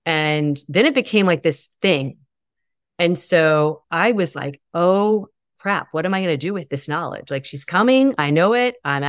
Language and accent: English; the South, United States; I grew up in the South. Man, there's not a direct bone that I came into the world with.